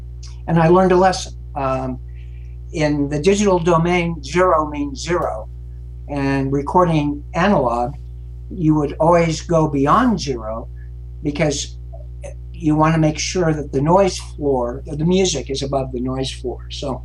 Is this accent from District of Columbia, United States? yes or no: no; Lafayette, California, United States; growing up in Lafayette, in the suburbs of Lafayette, we were out in the valley, and so we had a 40-foot mast antenna for our television